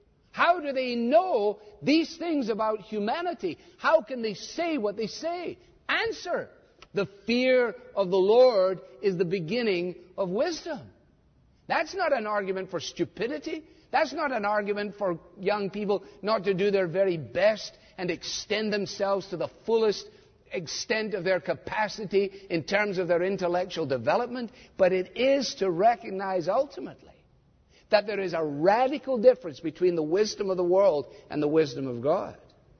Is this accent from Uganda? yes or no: no; Scotland, United Kingdom; which is hard for me as a Scotsman